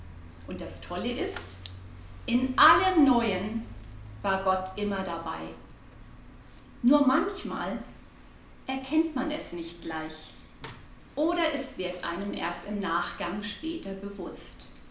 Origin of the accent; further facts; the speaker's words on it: Rendsburg, Schleswig-Holstein, Germany; Ich bin geboren und aufgewachsen in Rendsburg und im Januar hierher in meinen Heimatort zurückgekehrt.